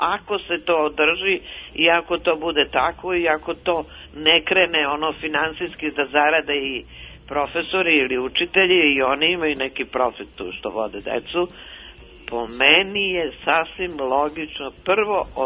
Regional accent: Belgrade, Serbia; ja sam rođena Beograđanka

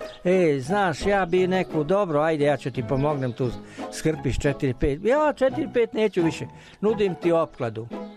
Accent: Žagubica, Southern and Eastern Serbia, Serbia; Ima ovde, kod nas u Žagubici ima dva udruženja.

